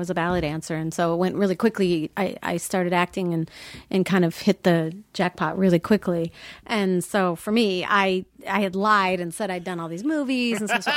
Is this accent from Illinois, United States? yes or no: no; Minnesota, United States; I came from Minnesota.